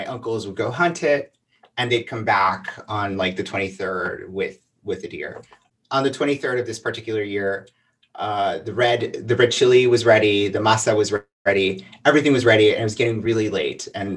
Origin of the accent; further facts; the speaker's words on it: El Paso, Texas, United States; also born or lived in Juarez, Mexico; I grew up in El Paso and Juarez. And summers we would spend in my mom's pueblo in Chihuahua.